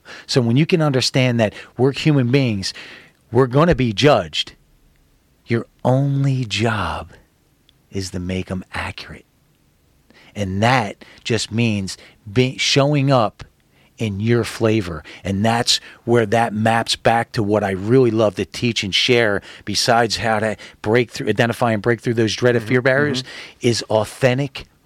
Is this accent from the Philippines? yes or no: no; Philadelphia, Pennsylvania, United States; In the first 18 months of my life, I was in an orphanage in North Philly. I'm from the East Coast.